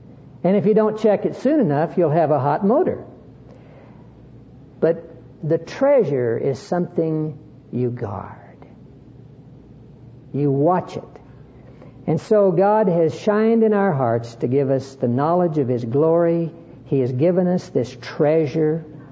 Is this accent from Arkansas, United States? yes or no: no; Hollis, Oklahoma, United States; also born or lived in Dodsonville, Texas; I was born in Texas in a little town called Dodsonville, 1 mile from Oklahoma state line over to the west. When I was age 5, my parents moved over to Hollis, Oklahoma